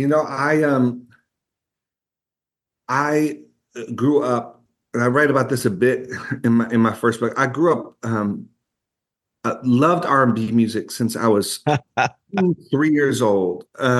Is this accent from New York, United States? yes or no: yes; Buffalo, New York, United States; She started attending a church, and we're from Buffalo, New York.